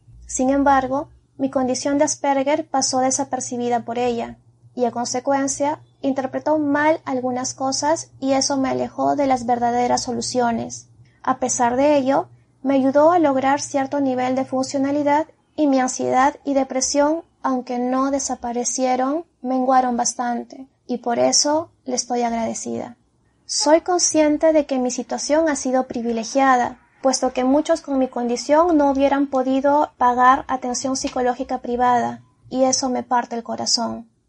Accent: Peru; Soy peruana, tengo 31 años, estudié arquitectura

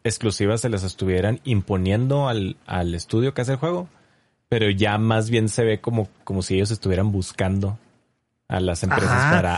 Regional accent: Chihuahua, Mexico; Soy de Chihuahua.

